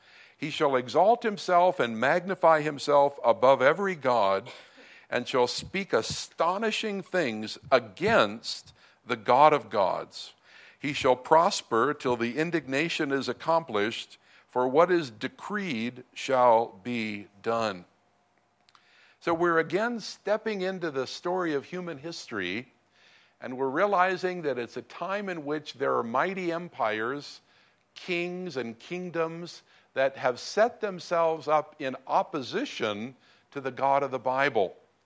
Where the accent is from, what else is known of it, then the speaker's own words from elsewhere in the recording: California, United States; I grew up in Southern California in kind of the hills about 20 miles outside of Los Angeles. We had mountains of about 5,000-6,000 feet.